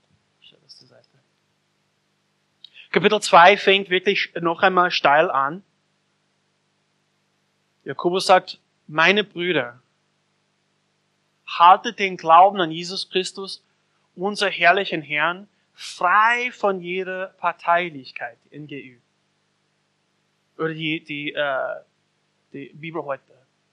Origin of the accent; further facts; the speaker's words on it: Austria; dass es besonders schwer für uns als Österreicher ist.